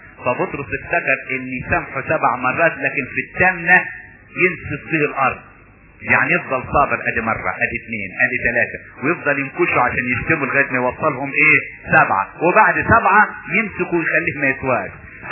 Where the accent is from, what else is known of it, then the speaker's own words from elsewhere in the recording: Upper Egypt, Egypt; ولذلك حتى عندنا في الصعيد ده اللي بقوله يخبط على الباب ويقول لك على اسم المسيح.